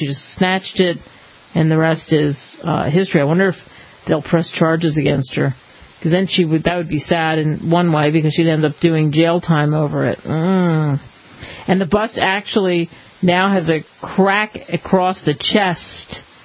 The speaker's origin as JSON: {"language": "English", "town": "Philadelphia", "region": "Pennsylvania", "country": "United States", "tie": "born or raised there", "said": "Philadelphia, my hometown, is the place that is recognized for lots of famous men like Ben Franklin."}